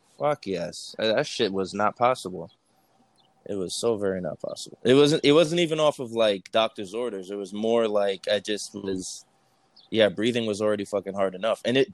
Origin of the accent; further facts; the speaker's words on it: New York City, New York, United States; I'm 33 years old. I, you know, born and raised in New York City. Currently, I live in Brooklyn.